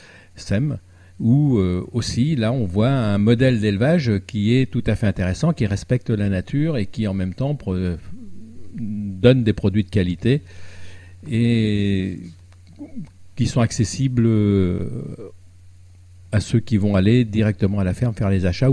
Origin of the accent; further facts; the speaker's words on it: France; Chez nous, en France, non, ça ne se fait pas.